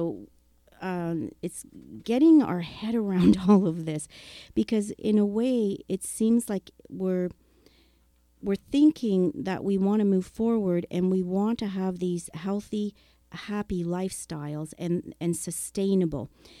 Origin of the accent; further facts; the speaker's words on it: Thompson, Manitoba, Canada; Thompson, Manitoba.